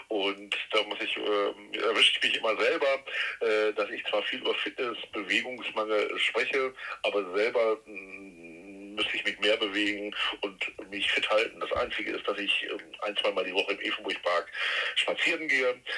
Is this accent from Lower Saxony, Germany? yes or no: yes; Leer, Lower Saxony, Germany; born there; 56 Jahre alt, bin gebürtig aus Leer, wohne seit über 35 Jahren in Luga, fühle mich da sauwohl in Luga